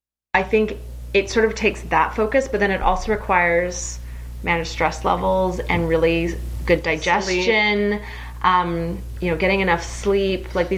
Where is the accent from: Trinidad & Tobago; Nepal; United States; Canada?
Canada; I'm Canadian, too. It's like a thing. It's the great Canadian shower.